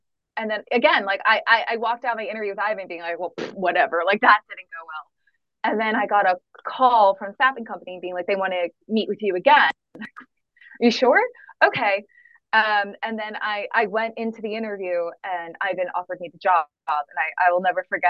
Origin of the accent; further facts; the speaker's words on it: New Jersey, United States; growing up in the Dirty Jurors and being right outside New York City.